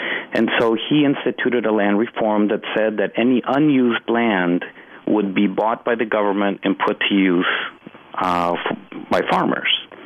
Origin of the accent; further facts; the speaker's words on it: El Salvador; for example, I'm from El Salvador